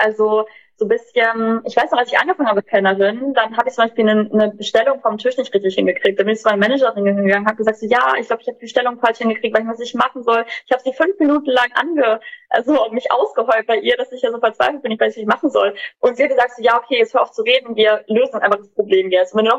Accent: Germany; So, ich komme aus Deutschland, er kommt aus Australien.

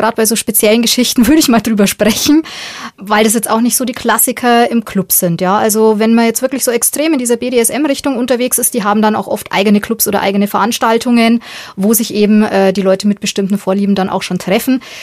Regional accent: Regensburg, Bavaria, Germany; weil es auch nicht eben in der Nähe von Regensburg war, wo ich herkomme

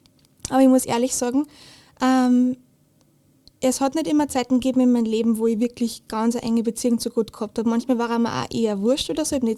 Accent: Steyr, Upper Austria, Austria; born or raised there

